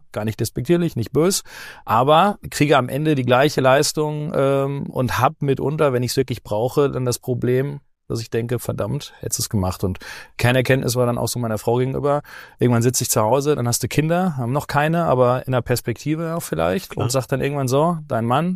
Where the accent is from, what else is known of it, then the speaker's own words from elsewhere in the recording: North Rhine-Westphalia, Germany; noch frische 32, geht allerdings Richtung 33 im März an der Stelle, komme aus dem Sauerland, bin quasi ein Kind der Region